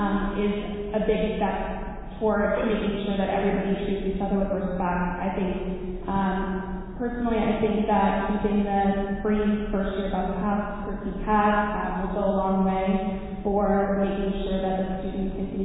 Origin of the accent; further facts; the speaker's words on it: Princeton, New Jersey, United States; First of all, this is the third college town that I've lived in. I'm from Princeton, New Jersey. I went to school in Nashville.